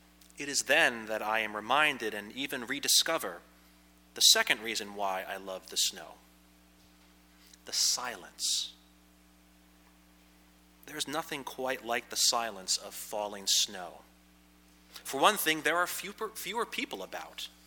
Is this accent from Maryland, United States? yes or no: no; Pennsylvania, United States; It helps that I come from Pennsylvania, where this sort of thing is normal, but is much more than I just grew up with it.